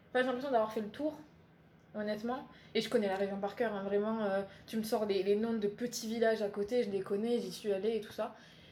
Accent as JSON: {"language": "French", "town": "Toulouse", "region": "Occitanie", "country": "France", "accent": "Toulouse", "lives_now": "Paris, France", "said": "Mais je suis toulousaine dans le sens où ben, c'est mon identité. Genre mon accent, ma manière de faire. Je trouve que ma mentalité est très toulousaine aussi."}